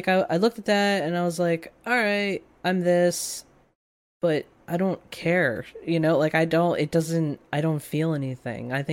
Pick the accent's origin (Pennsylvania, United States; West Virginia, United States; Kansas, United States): Pennsylvania, United States; Philadelphia; I'm more like, I'm from Philly. Like, I identify more with that than I'm Irish and Scottish and whatever.